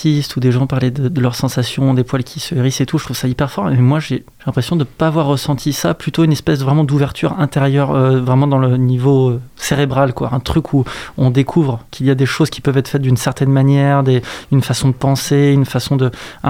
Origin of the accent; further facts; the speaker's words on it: Saint-Nazaire, Pays de la Loire, France; Je suis né, j'ai grandi à Saint-Nazaire, donc jusqu'à mon école primaire, collège, lycée, jusqu'à Saint-Nazaire, enfin à Saint-Nazaire, jusqu'au bout.